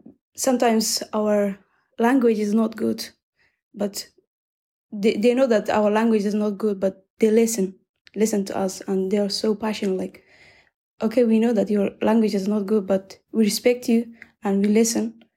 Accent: Afghanistan; English is a second language; now in Finland; I'm from Afghanistan. And I came to Finland 3 years ago, and now I'm living alone.

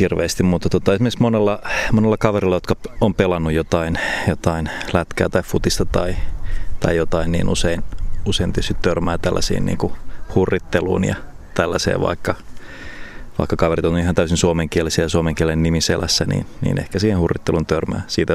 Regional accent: Vaasa, Ostrobothnia, Finland; Vaasa on mun kotikaupunki. Mä oon asunut siellä aika pienestä aina tonne parikymppiseksi asti ja nyt sitten uudelleen viimeisimmät 8 vuotta ja tuntuu, että se on mun kotikaupunki lopun elämääni. Ja mä oon siitä ylpeä ja oon tosi onnellinen asua Vaasassa.

